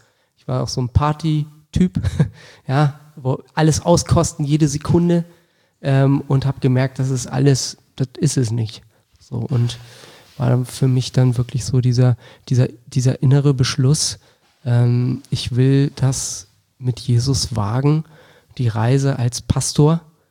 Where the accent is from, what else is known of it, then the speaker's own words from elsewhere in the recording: Wolfsburg, Lower Saxony, Germany; Ich bin in Wolfsburg groß geworden